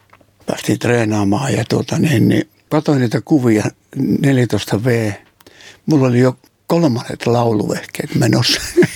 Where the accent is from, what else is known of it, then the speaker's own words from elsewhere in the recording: Kannus, Central Ostrobothnia, Finland; now in Kokkola, Finland; Ei, Kannuksesta olen lähtöisin. Sitten muutettiin Kokkolaan vuonna 60.